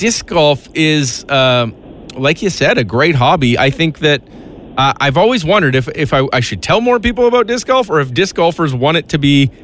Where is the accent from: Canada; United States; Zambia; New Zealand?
Canada; Strathmore, Alberta; I got a buddy who started a league down in where I grew up in Strathmore.